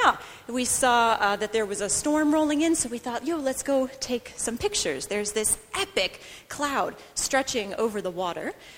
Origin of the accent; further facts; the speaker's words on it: Midwest, United States; I grew up along the shores of Lake Michigan, which is one of the great lakes in the Midwest United States.